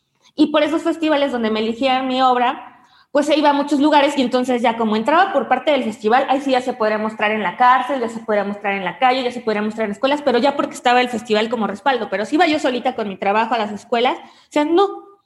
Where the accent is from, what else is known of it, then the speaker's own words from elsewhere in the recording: Puebla, Mexico; la ciudad de Puebla, que es de donde yo soy.